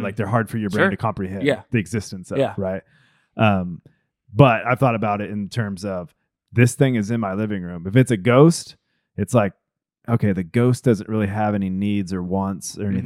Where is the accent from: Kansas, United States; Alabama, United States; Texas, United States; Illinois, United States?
Kansas, United States; And I'm from Kansas, so it's okay to not like fish.